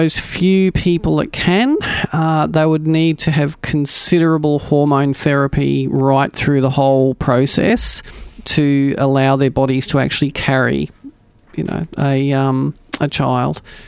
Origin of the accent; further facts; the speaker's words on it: South Australia, Australia; I grew up in the Adelaide Hills. I had a great life.